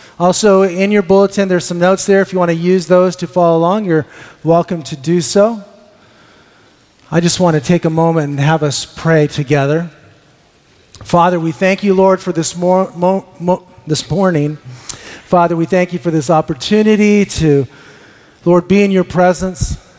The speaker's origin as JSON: {"language": "English", "country": "United States", "said": "Now, we saw it on the Canadian side, and just got to tell you, as an American, I got to tell you, the Canadian side is actually better than the American side."}